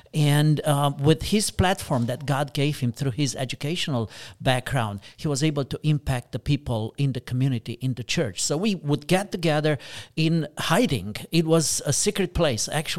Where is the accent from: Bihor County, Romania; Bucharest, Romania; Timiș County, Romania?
Bihor County, Romania; Oradea; not only in my hometown of Oradea, which is one of the most beautiful cities in Romania